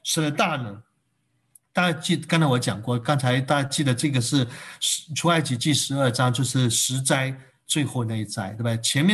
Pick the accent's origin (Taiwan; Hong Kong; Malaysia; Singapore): Hong Kong; 我们香港人喜欢说很黑啊